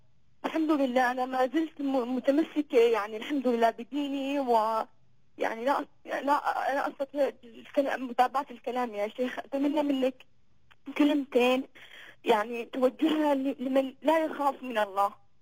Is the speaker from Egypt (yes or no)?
no; Syria; أكلمك يا شيخ أنا من سوريا